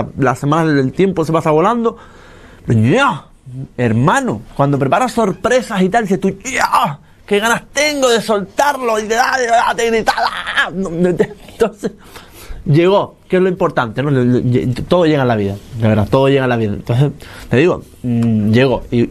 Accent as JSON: {"language": "Spanish", "region": "Canary Islands", "country": "Spain", "said": "Yo soy de aquí, yo soy de España. Una cosa que yo soy español, o sea, canario, español, yo soy, primeramente soy español, porque evidentemente nací en España. Soy canario porque nací en Gran Canaria, pero yo me considero ciudadano del mundo"}